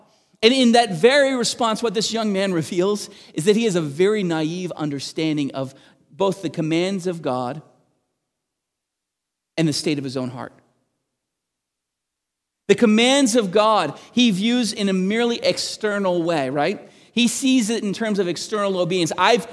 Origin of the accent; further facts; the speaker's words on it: Montreal, Quebec, Canada; born there; also born or lived in New Jersey; I was born in Montreal, and my parents moved to New Jersey